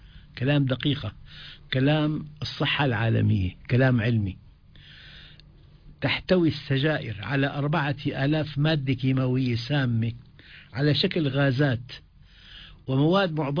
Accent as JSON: {"language": "Arabic", "town": "Damascus", "region": "Damascus Governorate", "country": "Syria", "tie": "born or raised there", "said": "كنت في دمشق الشام وهي بلدي الأم قبل 10 سنين بالتمام والكمال،"}